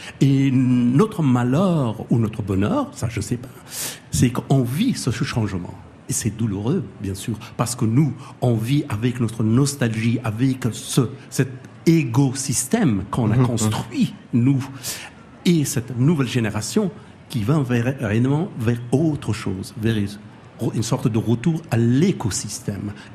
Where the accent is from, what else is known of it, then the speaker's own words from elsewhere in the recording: Afghanistan; il n'y a aucune raison que ça aille mal dans mon pays d'origine, en Afghanistan.